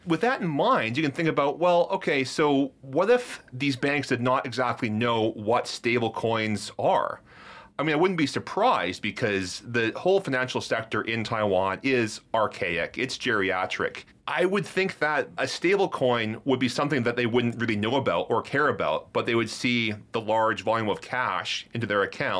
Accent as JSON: {"language": "English", "country": "Canada", "said": "Well, I'm from Canada, I'm not American, so there's that."}